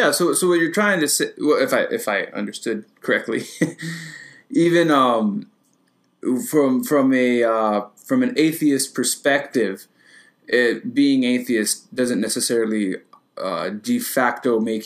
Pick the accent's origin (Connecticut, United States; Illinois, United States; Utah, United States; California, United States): California, United States; San Diego; I'm personally from California, and one of the stereotypes that Californians, and specifically Southern Californians, I'm from San Diego originally